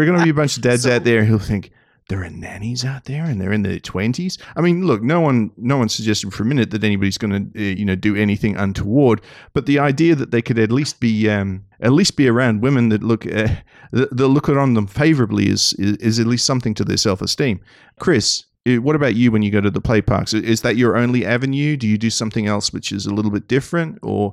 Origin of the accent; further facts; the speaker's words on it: Australia; maybe it's just because I'm an Aussie and they don't trust Australians.